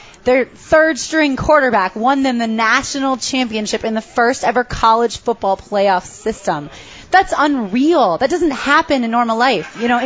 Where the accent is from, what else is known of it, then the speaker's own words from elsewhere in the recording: Atlantic Beach, United States; I grew up in Atlantic Beach.